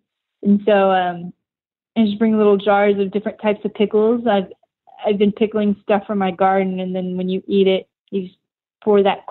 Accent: Texas, United States; because I'm from Texas and barbecue is a bit of a religion around here, I just sort of imparted my Texas barbecue influence on that.

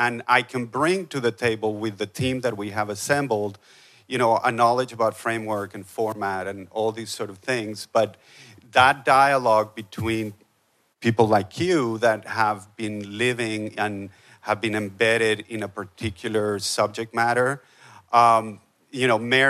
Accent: Colombia; I'm originally from Colombia, and I went to Colombia to do a documentary

